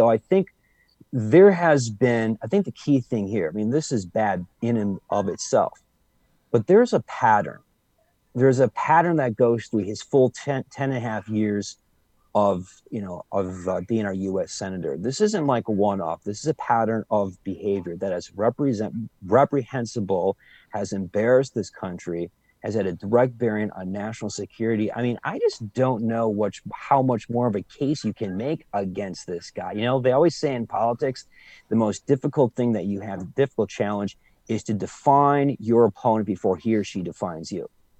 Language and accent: English; Wisconsin, United States; I mean, I come from Little Street, Wisconsin. I grew up on Carolyn Drive, a working class neighborhood.